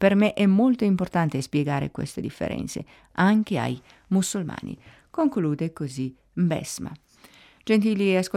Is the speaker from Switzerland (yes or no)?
yes; Zurich, Switzerland; now in Lugano, Switzerland; sono svizzera di Zurigo, ma vivo a Lugano e faccio parte della comunità islamica Umma ticinese. Mi sono convertita all'Islam nel 1993 in Italia